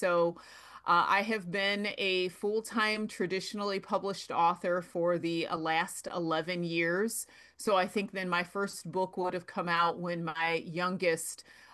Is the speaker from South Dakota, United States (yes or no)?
no; Ohio, United States; I was born in Ohio, so I'm a Midwestern girl through and through. And so I started off on one side of Ohio, and now I live on the other side of the state.